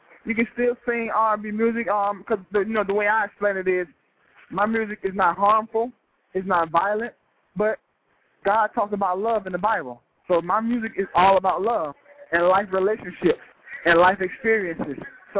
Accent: Atlanta, Georgia, United States; We're all from Atlanta, Georgia.

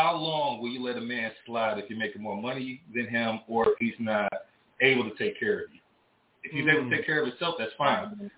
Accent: Detroit, Michigan, United States; So I'm 6'4". I'm from Detroit. I'm 220.

